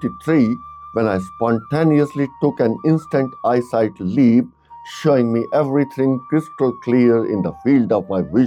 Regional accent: Mussoorie, Uttarakhand, India; English is a second language; I was born and brought up in Missouri, a hill station in the Himalayas situated in the state named Uttarakhand in India.

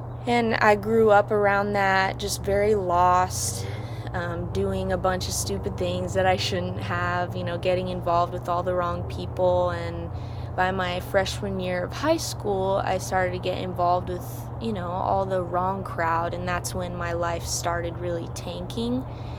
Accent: Hawaii, United States; I was born and raised in Hawaii, so I grew up very poor, and I did not know the Lord at all.

